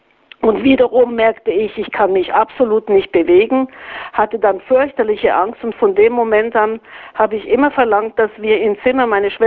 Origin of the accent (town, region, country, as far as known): Auvergne-Rhône-Alpes, France; born or raised there; moved away